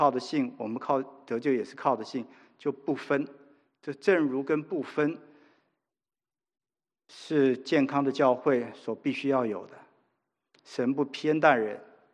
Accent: China; 我是中国人哈，就我们华人的

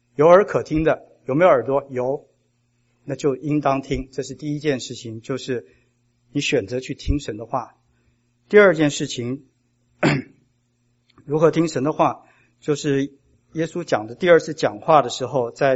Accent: China; 就你看我们中国人造字说聪明

